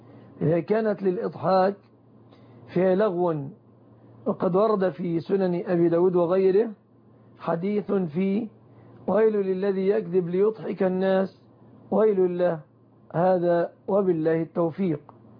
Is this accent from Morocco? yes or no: no; Egypt; وكذلك بحجب المواقع الإباحية عن بلادنا مصر،